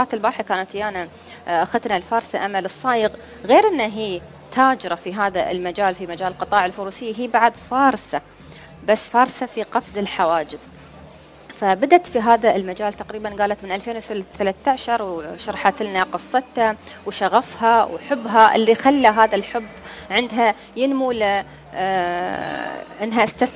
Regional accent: United Arab Emirates

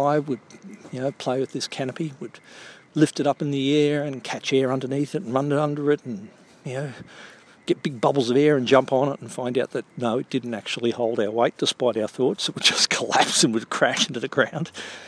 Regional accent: Toowoomba, Queensland, Australia; So, as far as my favourite toy as a child, growing up in Toowoomba, was a ex-Vietnam War supply parachute

